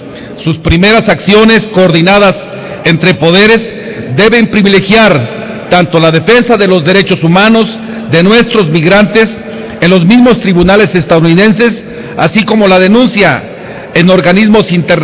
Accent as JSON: {"language": "Spanish", "country": "Mexico", "said": "Ni como ciudadanos ni como mexicanos podemos soslayar tan grave situación."}